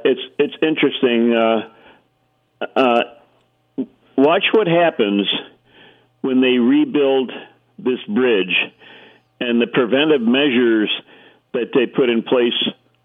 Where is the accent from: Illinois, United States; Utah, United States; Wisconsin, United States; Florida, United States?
Illinois, United States; Chicago; when I was young, I grew up in Chicago